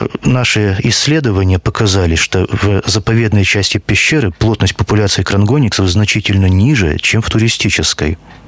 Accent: Orda, Perm Krai, Russia; Вот это мне тем более приятно, что Орда есть моя малая родина.

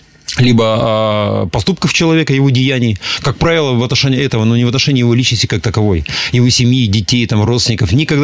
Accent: Perm Krai, Russia; учитывая, что я человек местный, я тут родился и вырос в Пермской области, в Пермском крае, я тут живу

